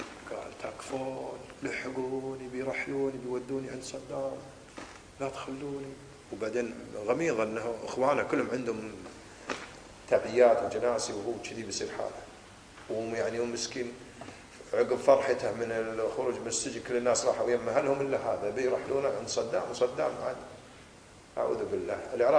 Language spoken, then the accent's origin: Arabic; Buraydah, Al-Qassim, Saudi Arabia; جابوه عندنا في بريدة.